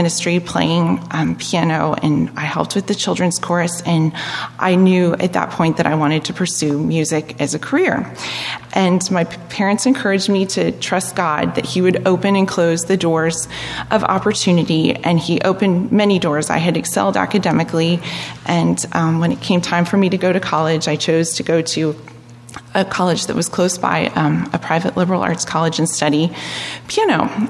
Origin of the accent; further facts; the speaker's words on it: Orlando, Florida, United States; I grew up in Orlando, Florida, and my parents and grandparents on both sides were believers